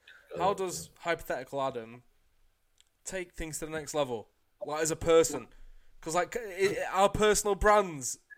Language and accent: English; England, United Kingdom; He's Welsh. I'm English.